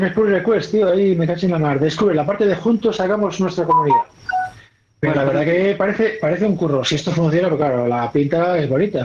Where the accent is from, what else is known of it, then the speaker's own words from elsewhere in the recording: Galicia, Spain; Bueno, yo soy gallego, entonces, pero veo que la web está en castellano